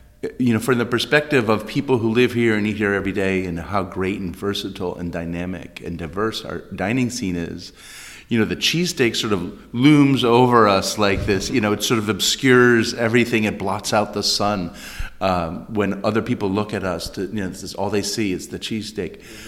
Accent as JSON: {"language": "English", "town": "Detroit", "region": "Michigan", "country": "United States", "tie": "born or raised there", "also_born_or_lived": "New Orleans", "lives_now": "Philadelphia, United States", "said": "I'm originally from the Detroit area. I grew up in the suburbs of Detroit, and ended up living in a number of places around the world"}